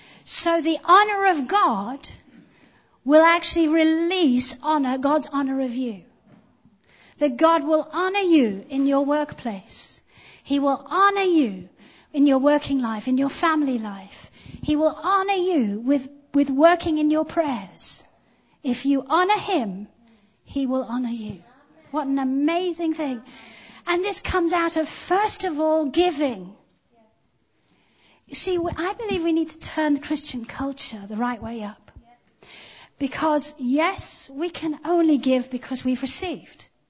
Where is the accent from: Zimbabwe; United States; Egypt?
Zimbabwe; I grew up in Africa, in Zimbabwe. And my mum and dad used to go to the local C of E. It was a big, grand place in Salisbury. Well, it's Harare now.